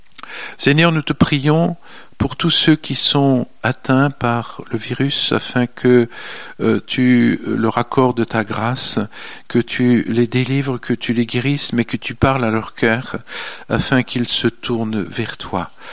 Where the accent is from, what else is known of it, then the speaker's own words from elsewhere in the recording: France; De la même manière qu'aujourd'hui, chez nous en France, c'est la déesse raison à laquelle la France a été consacrée